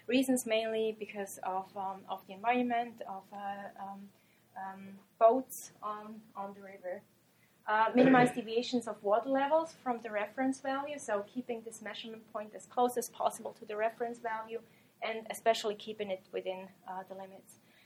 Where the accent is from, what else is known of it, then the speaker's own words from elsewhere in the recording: Switzerland; from the country where I'm from Switzerland